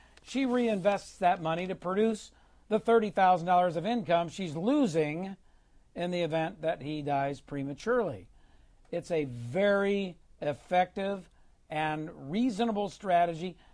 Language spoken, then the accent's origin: English; Philadelphia, Pennsylvania, United States; Because I grew up in South Philadelphia in an Italian family.